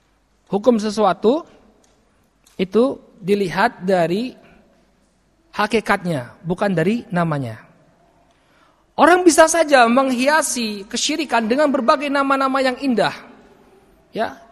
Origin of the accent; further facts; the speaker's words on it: Jakarta, Indonesia; Di Jakarta, saya kan dari Jakarta nih.